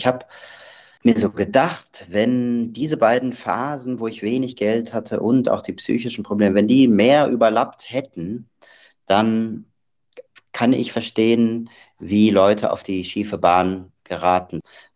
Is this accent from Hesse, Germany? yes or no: no; Tübingen, Baden-Württemberg, Germany; So, ich bin ja in Tübingen aufgewachsen, was ja ein extrem bürgerliches Umfeld ist.